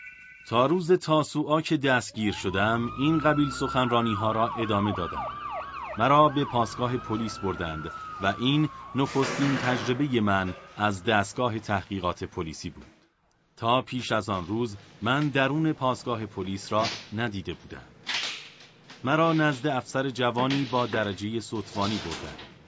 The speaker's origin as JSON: {"language": "Persian", "town": "Mashhad", "region": "Razavi Khorasan", "country": "Iran", "tie": "born or raised there", "said": "حکمی مبنی بر تبعید من به مشهد، یعنی شهر خودم، صادر کرد."}